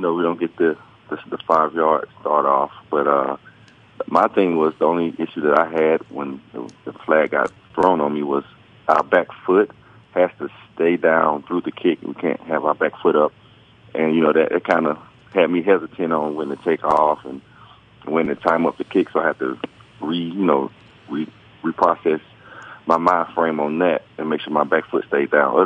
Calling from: Alabama, United States; Yes, I'm home in Alabama.

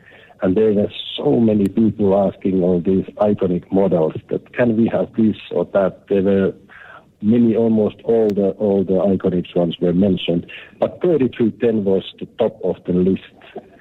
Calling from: Johannesburg, Gauteng, South Africa; I'm calling from the Johannesburg airport.

